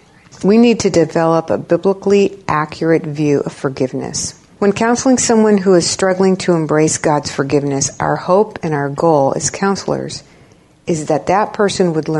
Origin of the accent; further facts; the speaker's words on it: San Antonio, Texas, United States; I'm on the counseling staff here at Faith Church. I'm from San Antonio originally, and my husband and I moved here in December of 2001